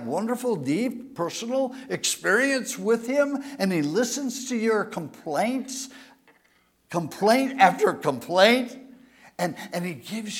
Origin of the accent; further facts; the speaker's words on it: Scotland, United Kingdom; My last name's Jewish, but I'm a Scotsman. My dad was adopted.